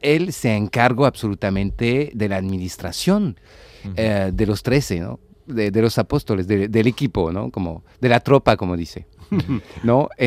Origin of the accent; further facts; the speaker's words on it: France; Yo soy francés.